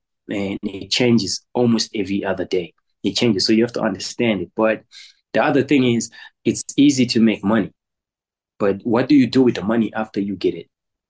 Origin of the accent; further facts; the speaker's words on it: Zimbabwe; now in South Africa; I'm a Shona guy. I'm born and raised in Zimbabwe. Obviously came to South Africa to do business, to trade.